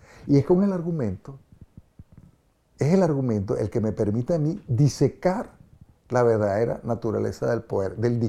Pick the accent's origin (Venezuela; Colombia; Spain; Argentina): Venezuela; en países como Venezuela, para mencionar mi país de origen, la lengua ha sido completamente desmontada